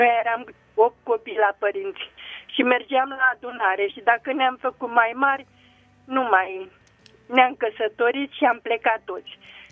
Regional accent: Sătărăi, Prahova, Romania; sunt din Sătărăi, județul Prahova.

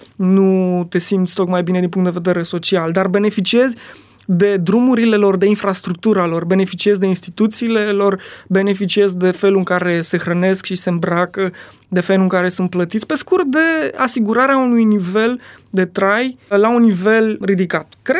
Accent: Romania; born there; dar suntem foarte norocoși că ne-am născut în România

